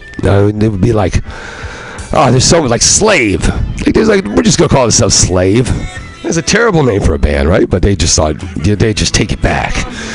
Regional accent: New York City, New York, United States; Cause I'm from New York City.

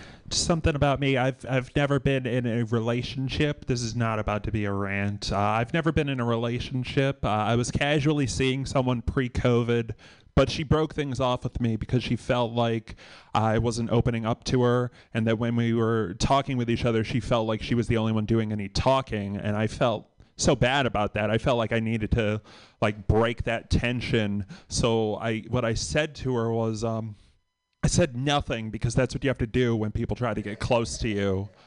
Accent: Massachusetts, United States; I grew up Catholic in Massachusetts. How Catholic in Massachusetts did I grow up?

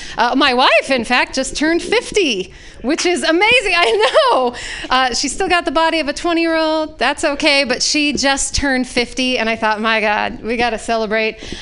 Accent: Utah, United States; now in Alaska, United States; I am not originally from Alaska. I'm originally from Utah. I was a gay gal who got to grow up in homophobic Utah.

